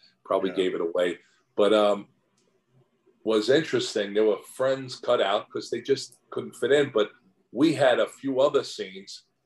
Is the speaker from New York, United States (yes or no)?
yes; Flushing, New York, United States; sister moved to Queens, where I'm from, a few miles away from where it was, an area called Forest Hills. I'm from Flushing.